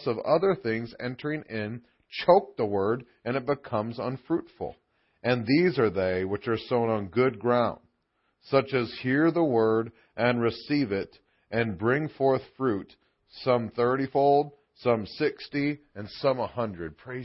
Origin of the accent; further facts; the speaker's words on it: Illinois, United States; born there; also born or lived in Texas; I was born in Illinois. You can't tell by the way I talk because I was in Texas for 15 years, and they rubbed off on me.